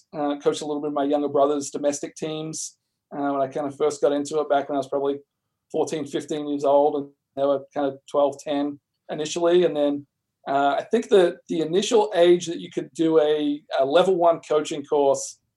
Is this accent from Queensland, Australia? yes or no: no; Melbourne, Victoria, Australia; I guess growing up in Melbourne through that era